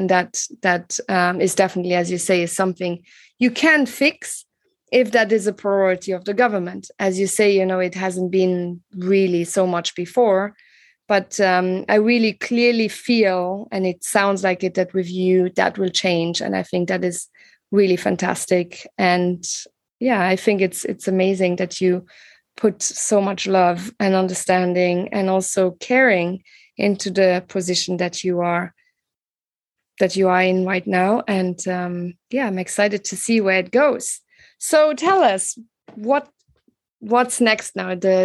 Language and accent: English; Luxembourg; English is a second language; Growing up in Luxembourg, it's quite safe